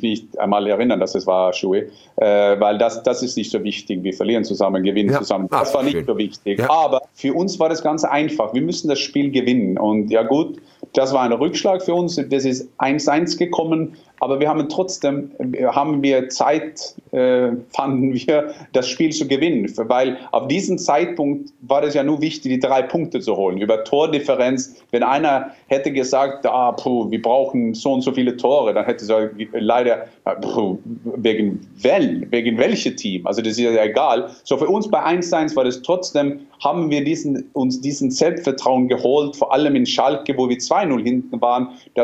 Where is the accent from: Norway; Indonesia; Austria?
Norway; German is a second language; ich bin Norweger.